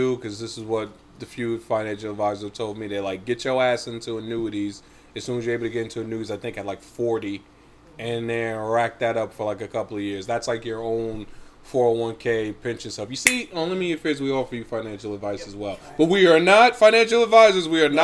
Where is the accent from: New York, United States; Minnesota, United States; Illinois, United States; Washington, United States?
New York, United States; like literally for us New Yorkers, we don't even call this shit New York anymore, or we don't say we're from New York. We say we're from old New York, because old New York wasn't none of this shit.